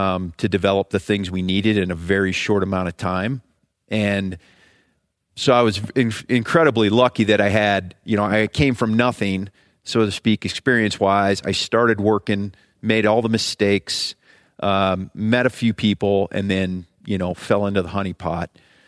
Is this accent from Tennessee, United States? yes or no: no; Ohio, United States; I came from, you know, I grew up in Ohio.